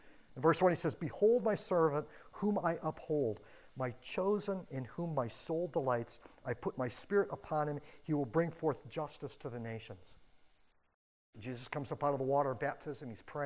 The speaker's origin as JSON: {"language": "English", "region": "Wisconsin", "country": "United States", "tie": "born there", "said": "look, just between us, I was born in Wisconsin."}